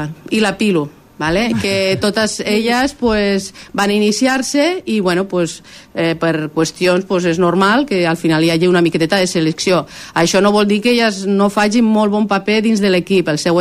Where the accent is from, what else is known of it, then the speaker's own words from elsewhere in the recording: Móra la Nova, Catalonia, Spain; perquè jo sóc de Móra la Nova